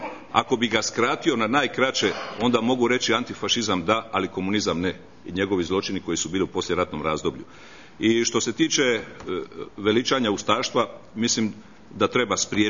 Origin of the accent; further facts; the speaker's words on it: Split, Split-Dalmatia County, Croatia; jer bi Split, moj rodni grad, bio u Italiji.